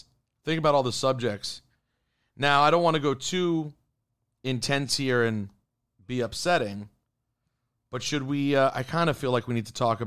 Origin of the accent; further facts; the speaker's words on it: Maryland, United States; on Peloton.